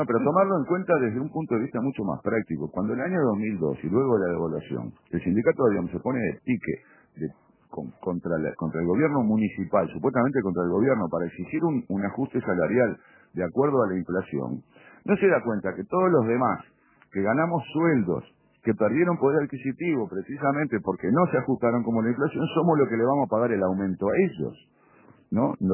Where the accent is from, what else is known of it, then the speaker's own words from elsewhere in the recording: Montevideo, Uruguay; su patrón somos los ciudadanos de Montevideo.